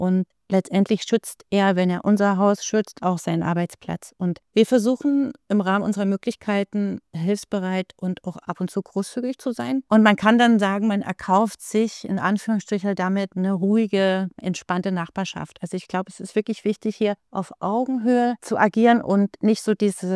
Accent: Saxony, Germany; Also ich bin gebürtige Lausitzerin, komme aus Ostsachsen und da gibt es ja das Bautzener Bergland.

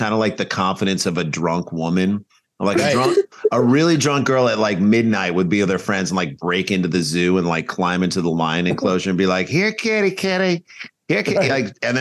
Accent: St. Louis, Missouri, United States; since we grew up in St. Louis, we don't have a team.

